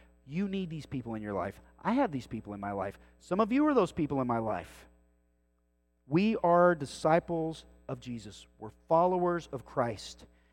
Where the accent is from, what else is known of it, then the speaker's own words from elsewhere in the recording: Rowlett, Texas, United States; I'm from Rowlett. Nobody cares.